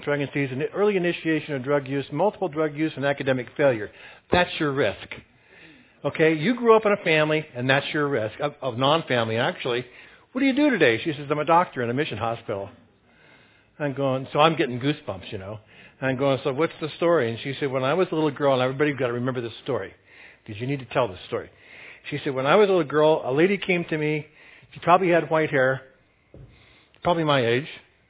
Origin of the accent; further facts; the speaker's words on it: California, United States; also born or lived in Long Island; And I'm from California, and I hardly knew anybody here.